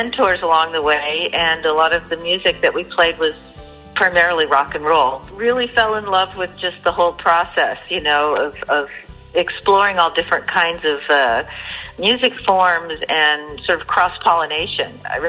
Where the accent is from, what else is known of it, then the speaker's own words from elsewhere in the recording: the South, United States; now in New York City, United States; I grew up in the South and moved around quite a bit when I was a kid. And then finally, just when I came to New York City, felt like this is where I was supposed to be